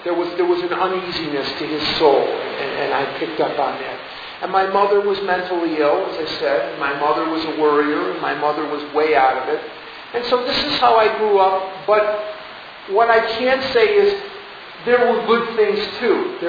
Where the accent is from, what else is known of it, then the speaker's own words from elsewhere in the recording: Chicago, Illinois, United States; I grew up in an old neighborhood in Chicago. I'm from Chicago. You can sort of tell that. I was born and raised on the north side of Chicago.